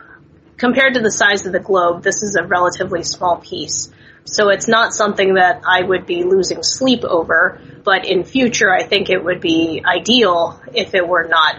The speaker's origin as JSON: {"language": "English", "country": "United States", "said": "I suppose it's Chinese American food because we are Chinese American people cooking it."}